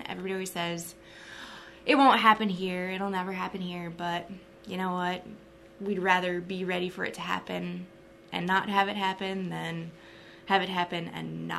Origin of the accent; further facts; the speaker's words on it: Muscatine, Iowa, United States; moved away as an adult; also born or lived in Waco, Texas; I'm originally from Muscatine, born and raised there, and after high school, I moved first to Waco, Texas, to Baylor University